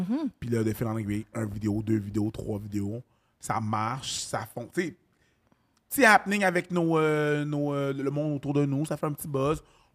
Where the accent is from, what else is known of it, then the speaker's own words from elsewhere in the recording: Montreal, Quebec, Canada; moi, je viens de Montréal, les alentours